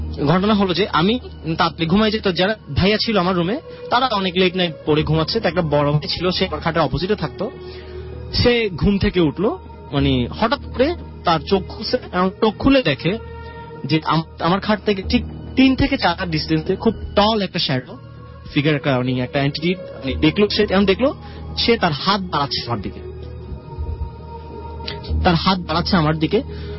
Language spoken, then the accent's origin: Bangla; Dhaka, Dhaka Division, Bangladesh; তো এই আমরা ঢাকাতে মিরপুরে থাকতাম, মিরপুর 14-তে আমার জন্ম।